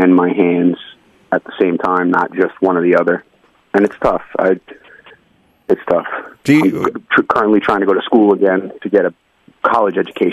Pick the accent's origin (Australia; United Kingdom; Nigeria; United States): United States; New York; Obviously, I grew up in New York and not afraid to go out and work.